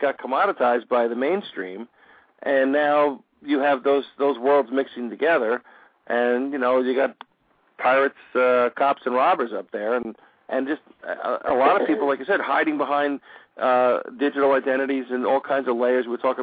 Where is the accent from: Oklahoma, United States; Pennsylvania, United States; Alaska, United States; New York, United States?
New York, United States; Okay, I'm coming from New York here.